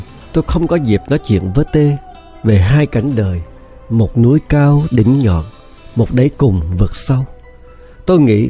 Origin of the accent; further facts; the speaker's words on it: Đức Phổ, Quang Ngai, Vietnam; moved away as an adult; also born or lived in Ho Chi Minh City; sinh trưởng từ một gia đình khá giả, nhưng cũng chỉ là khá giả trong tỉnh lỵ Quảng Ngãi nghèo nàn. Quê em huyện lỵ Đức Phổ, là chị cả trong gia đình 11 người em. Vào Sài Gòn học đại học năm 1977